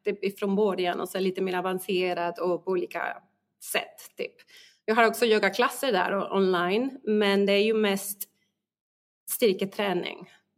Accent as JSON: {"language": "Swedish", "country": "Mexico", "also_born_or_lived": "Spain", "moved": "yes", "said": "Ja, jag är från Mexiko. Men jag flyttade till Spanien 2004-2005. Jag kommer inte ihåg nu precis. Men jag bodde där i många år."}